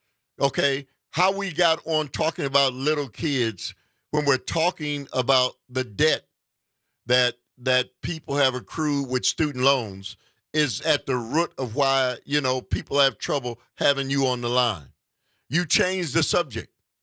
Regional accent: United States; So I'm an American as well.

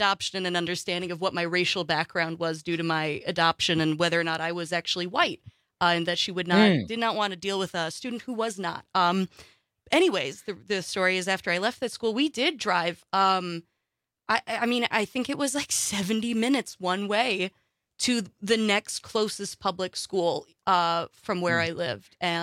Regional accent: Springstead, Wisconsin, United States; also born or lived in Mercer; I'm from Springstead, technically. And I went to, from 4K until halfway through second grade, I went to a public school in Mercer, which was 10, 15 minutes from where I lived.

